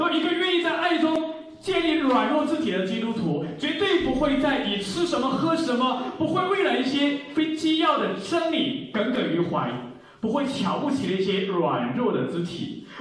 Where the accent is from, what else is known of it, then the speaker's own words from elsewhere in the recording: China; 在我们来自的那片土地，在中国大陆在发生的事情